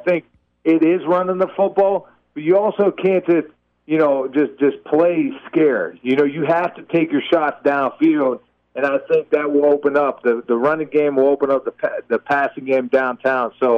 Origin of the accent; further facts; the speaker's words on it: Pennsylvania, United States; And that game against the Steelers, to go to my hometown and beat the Raiders